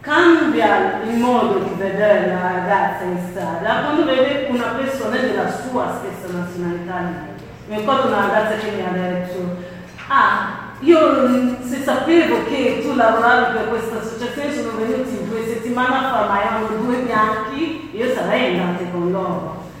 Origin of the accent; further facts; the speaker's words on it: Nigeria; perché io sono della Nigeria